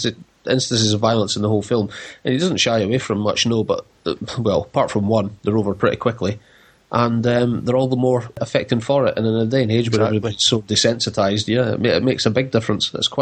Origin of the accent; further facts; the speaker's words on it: United Kingdom; I don't class American cinema as foreign film, which being a Brit I should